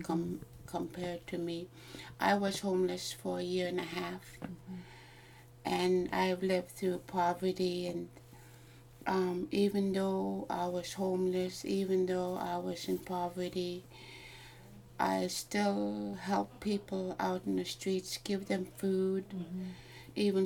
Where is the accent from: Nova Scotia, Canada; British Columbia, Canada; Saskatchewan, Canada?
British Columbia, Canada; Kispiox; I'm a First Nation. I'm from the Kispiaks. I'm a Frog Clan.